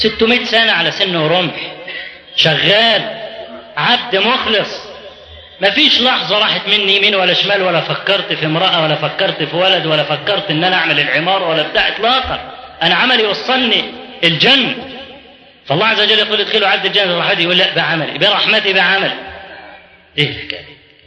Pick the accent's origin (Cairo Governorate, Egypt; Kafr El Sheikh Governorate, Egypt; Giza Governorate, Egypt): Kafr El Sheikh Governorate, Egypt; وبندور في البلد عندنا في كفر الشيخ على مكان للمسجد